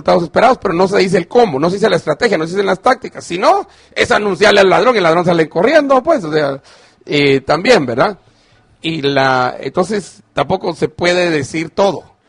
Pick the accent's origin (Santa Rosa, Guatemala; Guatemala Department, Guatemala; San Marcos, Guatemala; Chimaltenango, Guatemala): Chimaltenango, Guatemala; por mi pueblo, de Chimaltenango.